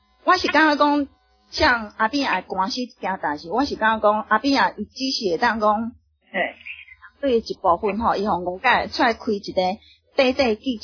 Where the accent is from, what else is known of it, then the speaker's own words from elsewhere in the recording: Taiwan; 我们台湾人要自己要自立自强